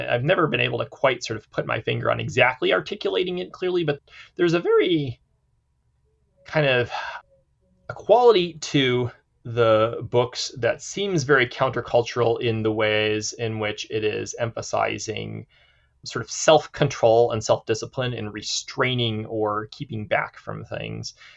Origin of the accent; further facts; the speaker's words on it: England, United Kingdom; I'm an English guy.